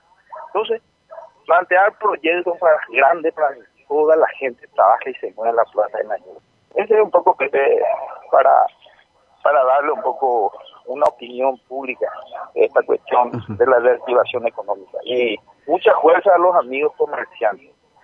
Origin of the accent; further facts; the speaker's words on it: Paraguay; Yo, como paraguayo, en ese sentido, hago un llamado de conciencia a todos los compatriotas